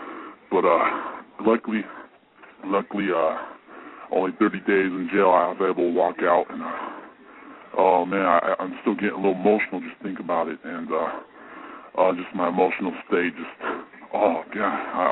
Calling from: Michigan, United States; right here calling from Michigan.

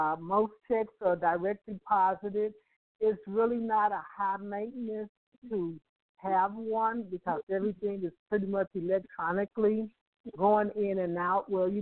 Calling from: St. Louis, Missouri, United States; I'm calling from St. Louis.

